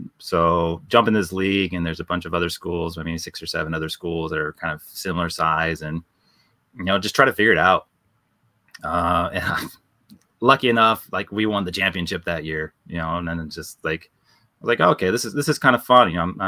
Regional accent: California, United States; moved away as an adult; now in Japan; My mother's Japanese. I was born in Japan, but I grew up in California. We left when I was two, so my mother didn't speak Japanese to me, and I didn't really learn it.

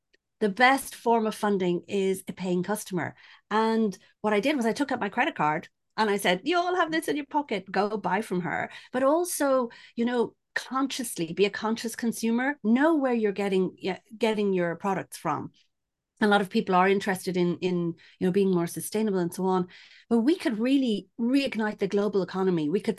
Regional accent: Ireland; accent: Irish; English is a second language; now in France; So I'm Irish and half Spanish as well, but living in France for 30 years.

